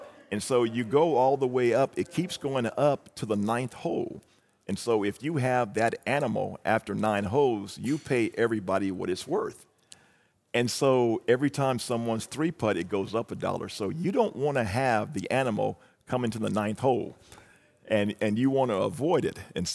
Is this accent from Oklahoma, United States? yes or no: yes; Oklahoma City, Oklahoma, United States; I grew up in Oklahoma City